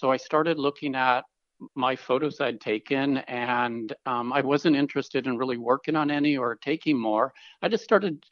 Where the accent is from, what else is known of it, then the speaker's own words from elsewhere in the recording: North Dakota, United States; growing up in North Dakota, I was always in nature, and the beauty of North Dakota still resides with me.